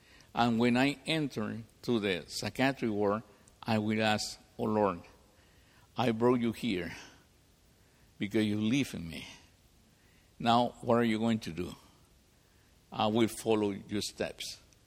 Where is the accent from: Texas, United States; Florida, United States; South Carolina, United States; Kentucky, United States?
Florida, United States; Miami; now in Sunrise, United States; I am from Miami. I live in Sunrise, Florida. I'm from Miami.